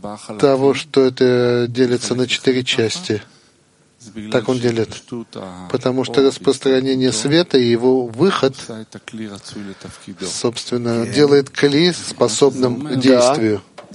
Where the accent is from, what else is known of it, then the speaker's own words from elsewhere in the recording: Petah Tikva, Central District, Israel; Отсюда, из Петах-Тиквы.